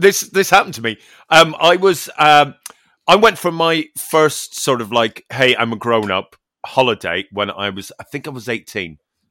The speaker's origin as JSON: {"language": "English", "country": "Ireland", "said": "because, you know, I'm Irish. America loves Irish people."}